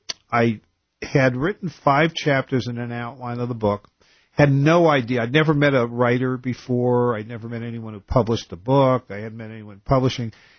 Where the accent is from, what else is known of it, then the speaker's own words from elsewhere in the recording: New York, United States; also born or lived in Portland, Oregon; Yeah, I grew up in New York, but I lived in Portland, Oregon for...